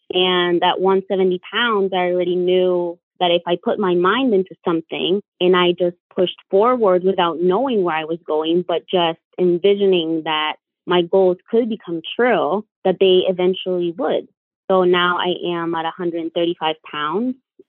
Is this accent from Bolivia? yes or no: yes; Bolivia; So I am from Bolivia in South America.